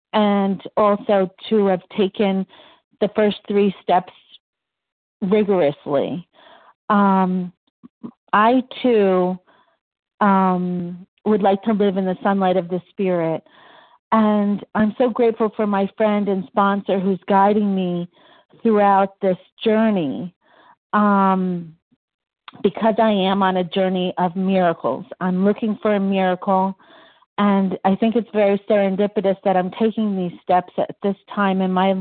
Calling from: New Jersey, United States; New Jersey.

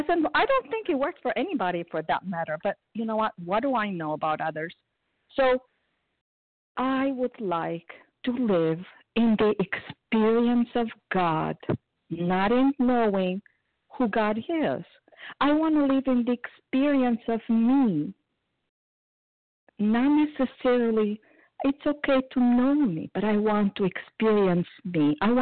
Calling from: South Carolina, United States; I'm sorry … from South Carolina, recovered compulsive overeater.

